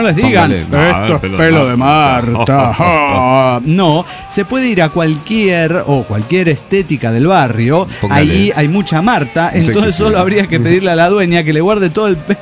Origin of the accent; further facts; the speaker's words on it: La Paz, Bolivia; el Cero de La Paz, Bolivia